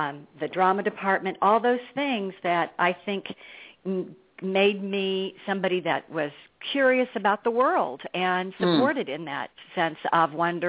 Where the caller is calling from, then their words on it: California, United States; I'm calling from Southern California.